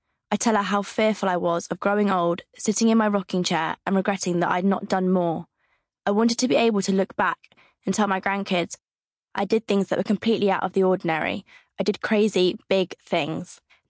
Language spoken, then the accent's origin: English; Hitchin, East of England, United Kingdom; also born or lived in Stevenage, United Kingdom; I grew up in Hitchin, another town in Hertfordshire, and lived in the same house almost all my childhood